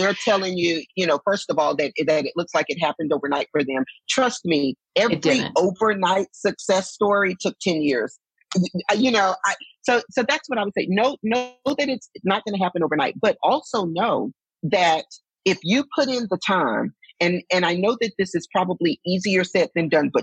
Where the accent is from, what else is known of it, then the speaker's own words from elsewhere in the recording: Texas, United States; I just heard myself say, y'all, I'm from Texas.